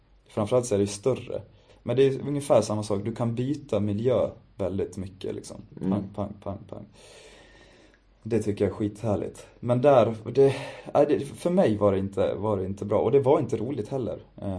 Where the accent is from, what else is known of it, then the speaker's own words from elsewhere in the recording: Falun, Dalarna County, Sweden; Första gången jag inte firar hemma i Falun.